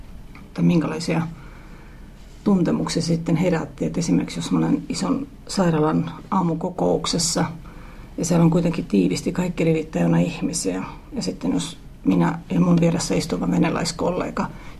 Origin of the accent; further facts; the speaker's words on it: Estonia; Finnish is a second language; moved away as an adult; now in Finland; mä oon syntynyt Virossa, mä oon kasvanut siellä, mä oon saanut koulutuksen siellä. Eli kaikki minussa on virolaista.